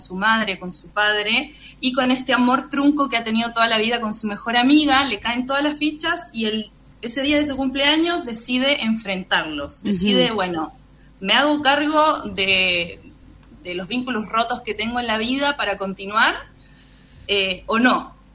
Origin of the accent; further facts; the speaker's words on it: Chile; y nosotras como chilenas